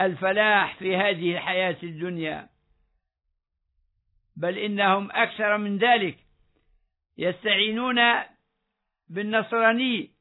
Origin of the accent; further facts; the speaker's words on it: Libya; هم أبناء سبيل دخلوا إلى بلادنا ليبيا